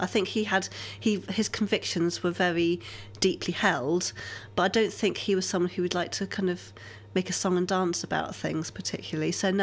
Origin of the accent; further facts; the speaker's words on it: Oxford, South East England, United Kingdom; growing up in Oxford